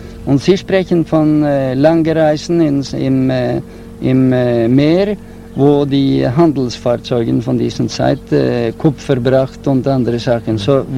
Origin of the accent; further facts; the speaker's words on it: Italy; German is a second language; Und er kam nach meiner Heimat in Italien.